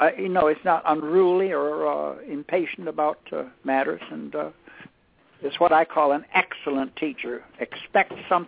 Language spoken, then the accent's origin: English; Baldwinsville, New York, United States; And then when I got back from that school and I got back to Baldwinsville in my hometown, I wasn't happy with my organ teacher anymore